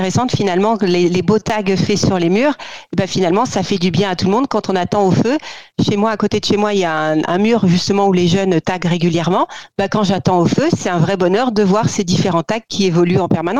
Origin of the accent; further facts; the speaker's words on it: Paris, Île-de-France, France; en tous les cas que chez moi à Paris, avant.